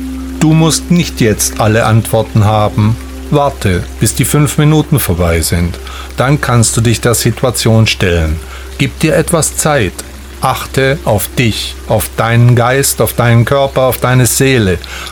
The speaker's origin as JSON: {"language": "German", "town": "Stuttgart", "region": "Baden-Württemberg", "country": "Germany", "said": "Ich sagte, oh, ich bin auch aus Stuttgart."}